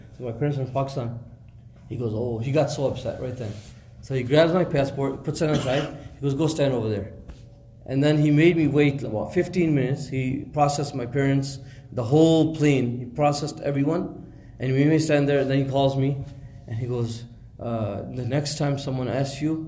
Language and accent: English; United States; "You're American?" I said, "Yeah."